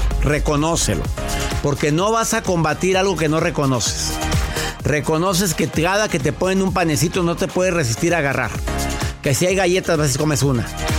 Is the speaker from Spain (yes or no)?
no; Mexico; En mi país, México, la Encuesta Nacional de Salud señala que 12.400.000 personas padecen diabetes